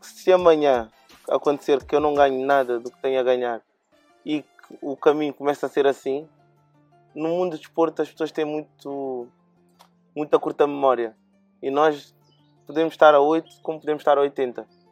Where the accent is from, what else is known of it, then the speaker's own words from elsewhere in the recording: Guinea; moved away; eu vim da Guiné à procura de melhores condições